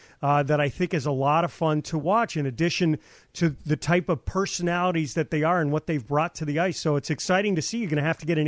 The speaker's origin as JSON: {"language": "English", "town": "Arlington Heights", "region": "Illinois", "country": "United States", "tie": "born or raised there", "said": "I grew up in Arlington Heights, and the nearest rink at that point was Rolling Meadows."}